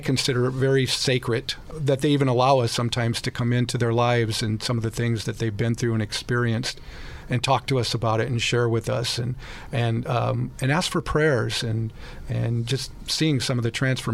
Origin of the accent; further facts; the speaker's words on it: Omaha, Nebraska, United States; I grew up in Omaha, Nebraska, if anybody's familiar with that. I grew up on the south side. It was one of the oldest neighborhoods. It was a rough neighborhood at times.